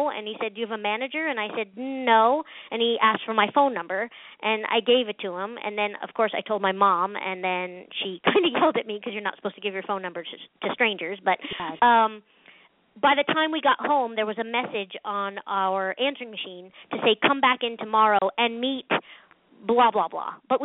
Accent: Pennsylvania, United States; I was doing dinner theater work in my hometown in Pennsylvania.

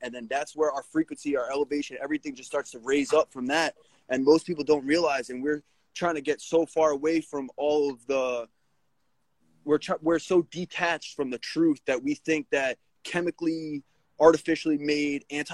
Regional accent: New Jersey, United States; I'm from Jersey.

